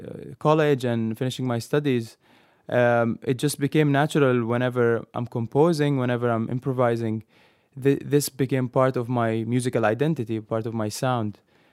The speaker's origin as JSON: {"language": "English", "country": "Palestine", "tie": "born or raised there", "said": "Growing up in Palestine, it was just natural for me to play both Arabic music, Arabic classical music, and which was the music I was listening to, the music, the folk music of my country"}